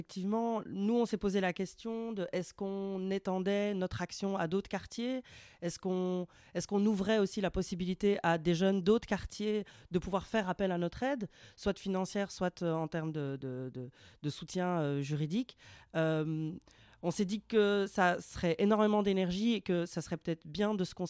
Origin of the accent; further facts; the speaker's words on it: Anderlecht, Brussels, Belgium; Moi, j'ai grandi à Anderlecht. Je suis partie d'Anderlecht comme un mode d'ascension sociale.